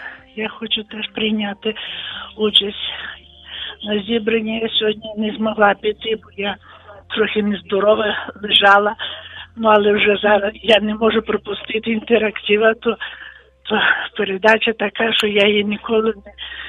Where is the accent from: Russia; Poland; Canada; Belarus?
Russia; now in Ukraine; Ви знаєте, я сама росіянка. Я на Україні живу 50 років вже.